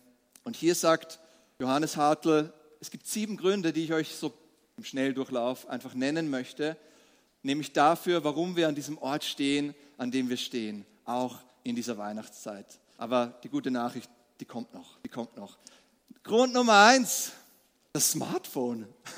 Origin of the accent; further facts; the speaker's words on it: Austria; sind wir nicht überdurchschnittlich die Vielarbeiter, auch nicht als Österreicher